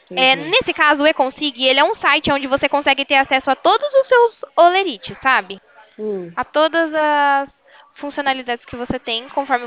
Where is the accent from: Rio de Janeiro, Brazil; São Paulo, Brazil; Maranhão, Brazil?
São Paulo, Brazil; Americana; Não, não somos de Ilhabela. Eu sou aqui de Americana.